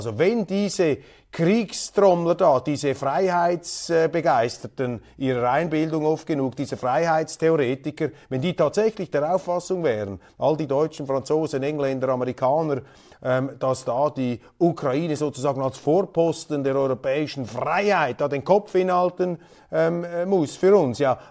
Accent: Switzerland; Als Schweizer sind wir Verfechter des Völkerrechts

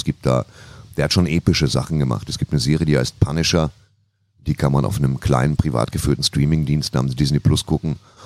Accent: North Rhine-Westphalia, Germany; Gott sei Dank komme ich aus dem Ruhrgebiet

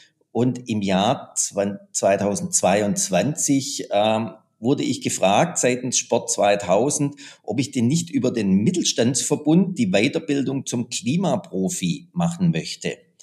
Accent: Baden-Württemberg, Germany; man hört es am Dialekt schon so ein kleines bisschen. Ich komme aus den Südstaaten, aus Baden-Württemberg.

